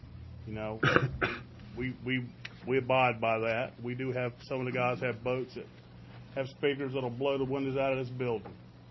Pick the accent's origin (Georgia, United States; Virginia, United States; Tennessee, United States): Virginia, United States; Cape Charles; I was born and raised in Cape Charles, been around that creek my entire life